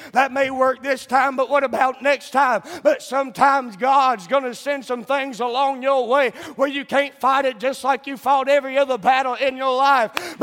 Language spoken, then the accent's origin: English; Savannah, Georgia, United States; There's a preacher not far from where I grew up in South Georgia, Savannah, Georgia